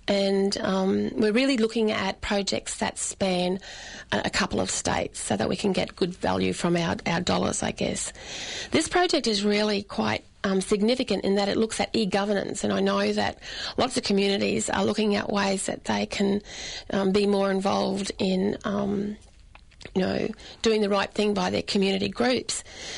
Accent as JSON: {"language": "English", "town": "Innisfail", "region": "Queensland", "country": "Australia", "said": "up in Innisfail, around that way"}